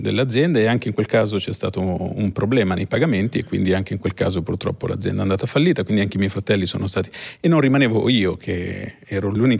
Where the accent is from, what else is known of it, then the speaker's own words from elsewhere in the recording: Ravenna, Emilia-Romagna, Italy; born there; da bambino sono nato a Ravenna quindi anarchico, anche c'è l'elemento del romagnolo anarchico.